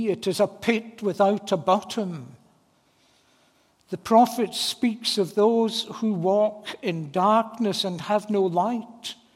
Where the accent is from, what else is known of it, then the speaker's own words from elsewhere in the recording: Edinburgh, Scotland, United Kingdom; where I grew up in Edinburgh, for long years we had a lovely, godly man who was a true pastor.